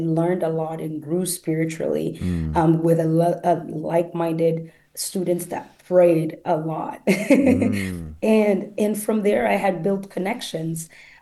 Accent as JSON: {"language": "English", "country": "Guinea-Bissau", "tie": "born or raised there", "second_language": "English", "lives_now": "Chicago, United States", "said": "I was born and raised in Guinea-Bissau, West Africa, a Portuguese-speaking country."}